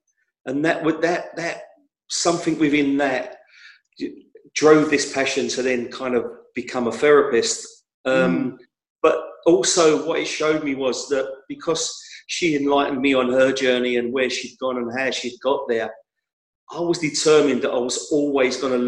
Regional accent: Hackney, London, United Kingdom; born there; I was born in Hackney.

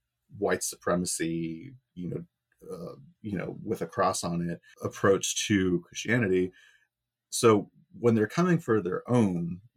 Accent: Southern United States, United States; so I grew up in the South.

